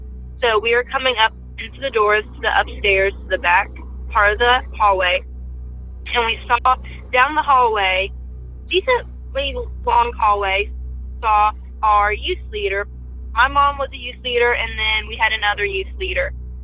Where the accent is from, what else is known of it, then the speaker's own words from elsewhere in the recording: Virginia, United States; Hi, Derek. … I'm from Virginia. I am 27 now